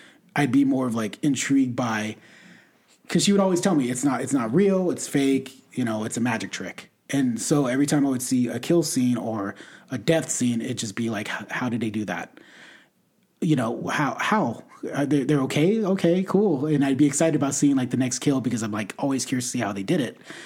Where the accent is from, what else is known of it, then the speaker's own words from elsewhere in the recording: San Bernardino, California, United States; Oh yeah. I grew up in San Bernardino, California.